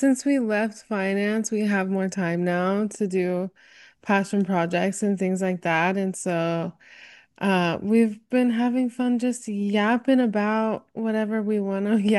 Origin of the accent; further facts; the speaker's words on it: Indiana, United States; Yeah, we're both from Indiana. We're still here.